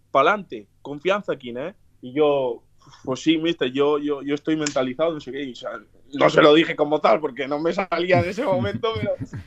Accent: San Sebastián, Basque Country, Spain; Le digo, sí, soy de Donosti.

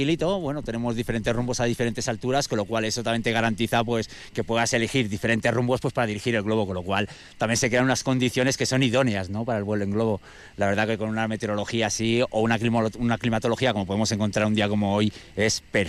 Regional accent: Balearic Islands, Spain; now in Madrid, Spain; yo soy de Mallorca, pero bueno, estoy viviendo en Madrid

